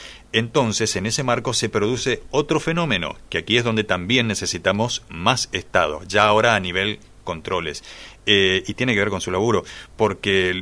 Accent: Chaco, Argentina; somos muchos los chaqueños

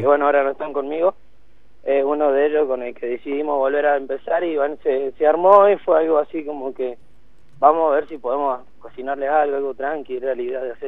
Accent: San Salvador de Jujuy, Jujuy, Argentina; Y nosotros somos de Alto Comedero.

